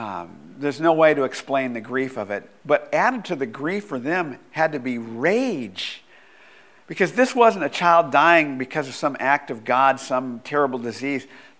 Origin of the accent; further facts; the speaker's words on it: Bakersfield, California, United States; she was from my hometown of Bakersfield